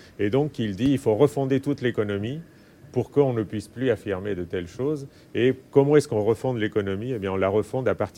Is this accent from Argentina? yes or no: yes; Argentina; bon, je viens d'Argentine et j'étais assez sensible.